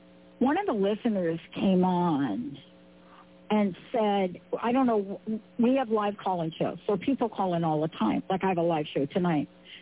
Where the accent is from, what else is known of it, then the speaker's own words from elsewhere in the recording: New York, United States; I like to do street smart spirituality because I'm telling you I'm from New York.